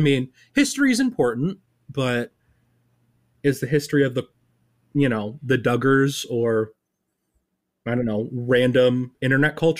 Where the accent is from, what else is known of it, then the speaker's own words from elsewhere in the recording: Toledo, Ohio, United States; Oh, I'm straight from Toledo.